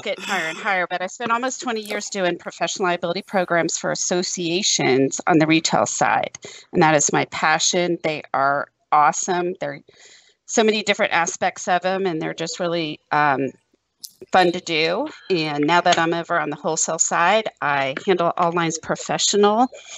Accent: Virginia, United States; now in Texas, United States; born and raised in Virginia, you would think. When I was on the East Coast, they thought I had a Southern accent. Now I get down here to Texas for the past, 14 years, and I'm not sounding so Southern anymore.

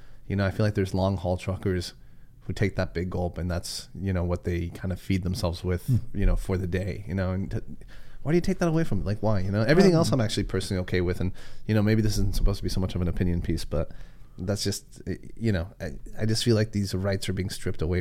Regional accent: Mexico; now in United States; I see my family... like I said, we're immigrants from Mexico, right?

